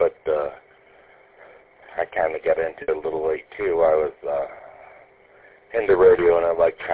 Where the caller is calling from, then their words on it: South Bend, Indiana, United States; I'm sitting at my house in South Bend, Indiana.